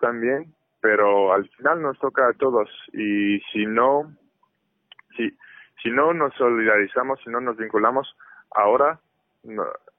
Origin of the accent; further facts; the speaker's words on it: United States; Yo soy de Estados Unidos